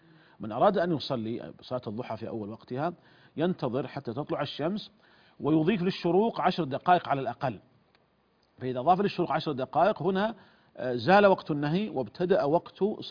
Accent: Saudi Arabia; وعندنا في المملكة العربية السعودية النظام الأساسي للحكم نص على أن التاريخ الرسمي للدولة هو التاريخ الهجري

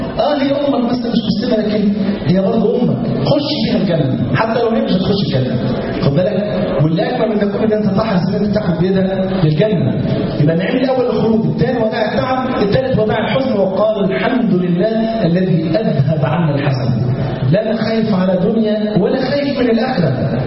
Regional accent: Egypt; من الظهر الى العصر يعني عندنا في مصر 3 ساعات. عندكم هنا دي ما شاء الله عندكم 1.5 ساعة

